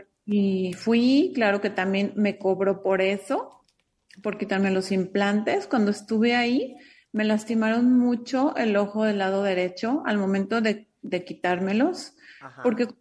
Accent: Guadalajara, Jalisco, Mexico; y yo soy de aquí de Guadalajara.

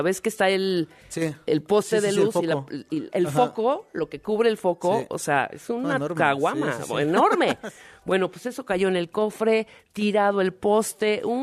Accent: Tuxtla Gutiérrez, Chiapas, Mexico; en Tuxtla Gutiérrez, Chiapas, de la cual soy oriunda, soy chiapaneca y soy coneja, orgullosamente

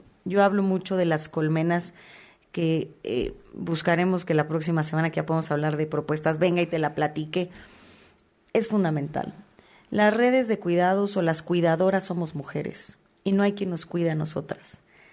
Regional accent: State of Mexico, Mexico; soy más mexiquense que priista y quiero que a mi estado le vaya bien.

